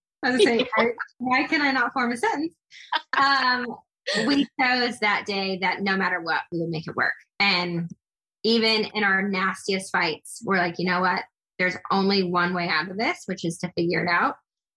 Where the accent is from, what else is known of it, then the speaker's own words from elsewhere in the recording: Des Moines, Iowa, United States; people and it's where I grew up. It's every memory that I had up until I was, 18 years old. And I just miss my hometown. I miss the people.